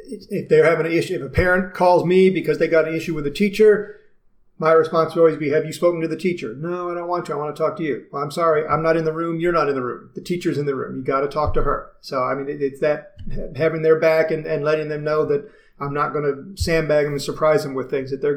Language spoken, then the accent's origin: English; Joliet, Illinois, United States; I grew up in Joliet, Illinois. Way to go, Joliet.